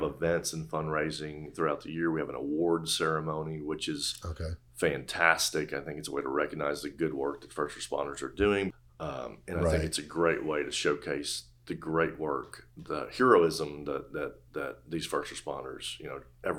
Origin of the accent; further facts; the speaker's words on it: Houston, Texas, United States; I had an interest in the 100 Club growing up in Houston.